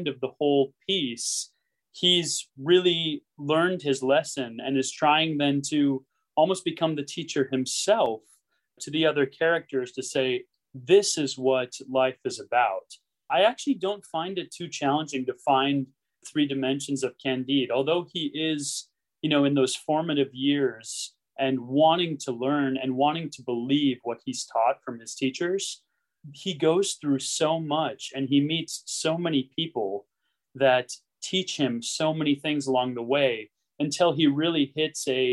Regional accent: Stillwater, Minnesota, United States; I'm from Minnesota, Stillwater, Minnesota.

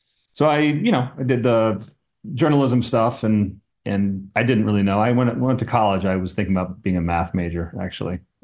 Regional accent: New Hampshire, United States; But I grew up in New Hampshire.

